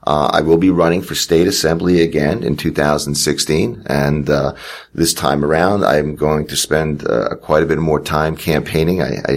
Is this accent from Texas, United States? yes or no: no; New Jersey, United States; moved away; also born or lived in Japan; You know, I grew up in New Jersey. And I was involved in the New Jersey Conservative Party with Tom Blomquist.